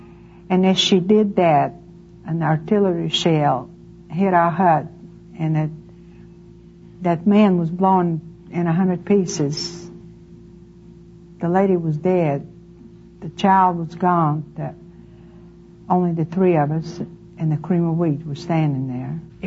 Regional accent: Odessa, Odesa Oblast, Ukraine; English is a second language; I was born in Odessa, Russia. I was an only child. The home I was raised was totally atheist home.

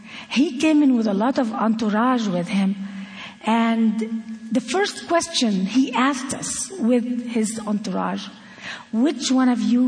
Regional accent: Gaza, Gaza Strip, Palestine; also born or lived in Cairo, Egypt; I was born actually in Cairo, and I was raised in Gaza, in the Gaza Strip, because at that time in the 50s, Egypt ruled over Gaza.

